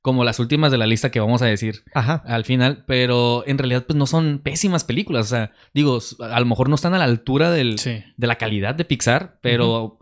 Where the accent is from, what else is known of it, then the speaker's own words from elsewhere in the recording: Mexico; yo como mexicano, la mayoría de las películas animadas me gusta verlas en español.